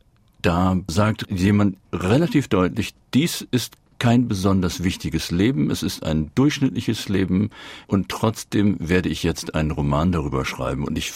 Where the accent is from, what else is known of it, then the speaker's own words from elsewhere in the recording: Lower Saxony, Germany; ich komme aus dem Emsland, ich komme aus bäuerischen Verhältnissen